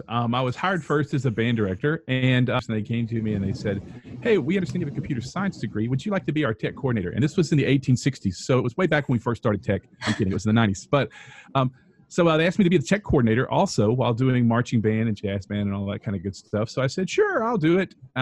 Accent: Hope, Arkansas, United States; I'm from Hope, Arkansas, and my co-host is this guy.

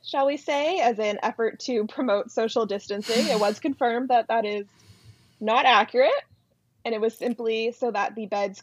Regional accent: Canada; seeing like our Canadian women in the swimming was amazing

